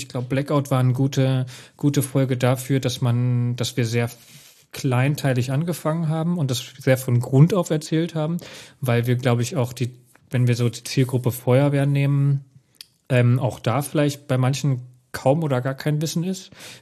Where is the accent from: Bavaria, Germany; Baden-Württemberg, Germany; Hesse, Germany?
Hesse, Germany; aber ich bin Hesse, ich darf das.